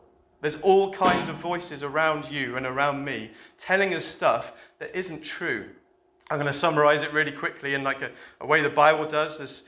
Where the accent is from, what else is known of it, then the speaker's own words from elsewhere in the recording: England, United Kingdom; Like, very similar to the fact that I'm English, very proudly English.